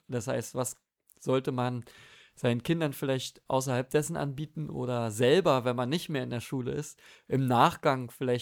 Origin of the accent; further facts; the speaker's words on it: Berlin, Germany; Ich komme aus Berlin